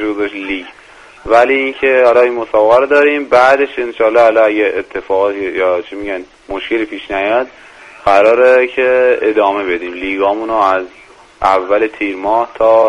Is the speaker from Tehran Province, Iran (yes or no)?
yes; Qods, Tehran Province, Iran